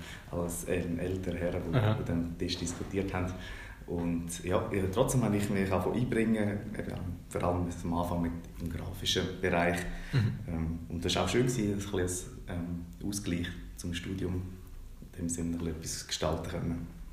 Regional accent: Schöftland, Aargau, Switzerland; wir sind ja, beide um die 30 und genau, ich komme aus Schöftlen, das ist so ein kleines 3000 Seelendorf im Aargau. Ich bin dort aufgewachsen, wohlbehütet mit drei Geschwistern.

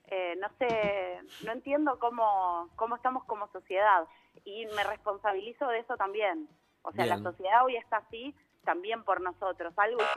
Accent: Ramos Mejía, Buenos Aires Province, Argentina; Yo soy de Ramos Mejía, La Matanza.

